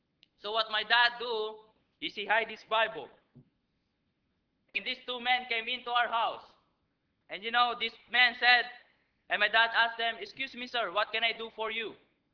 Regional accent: Philippines; I am a Filipino. I live in the Philippines. I'm a citizen in the Philippines.

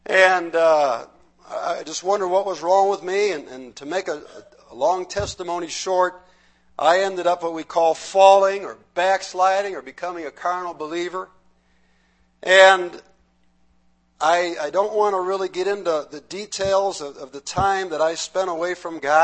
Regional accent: Orchard Park, New York, United States; In fact, I grew up in Orchard Park

